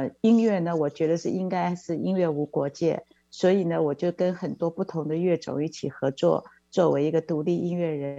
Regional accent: Taiwan; born there; moved away; 我是在台湾出生的，但是呢我在1979年的时候就到香港发展，参加了香港中乐团

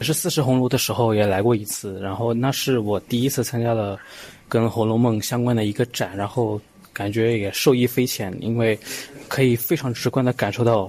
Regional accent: Pakistan; Chinese is a second language; now in Nanjing, China; 我来自巴基斯坦，然后我在南京这边已经生活有十几年了。

